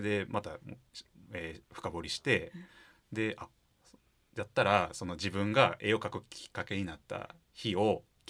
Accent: Kobe, Hyogo, Japan; やっぱりね神戸にずっと、まあ、生まれ育ってた。

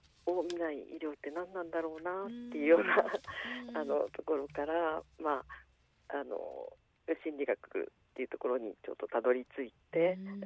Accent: Okayama, Japan; moved away as an adult; also born or lived in Sendai; now in Kobe, Japan; あの岡山県岡山市であの生まれ育って、あの、はい、嫁ぐまではそちらにおりました。

